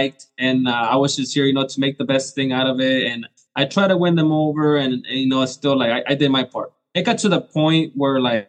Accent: Mexico; English is a second language; now in United States; I do live in Southern California, but I'm Mexican. I'm an immigrant. I immigrated to the United States

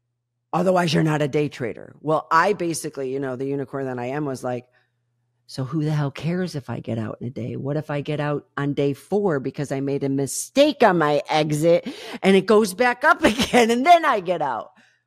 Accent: Detroit, Michigan, United States; Occasionally I'll trade cars because I grew up in Motown. I grew up around the big three.

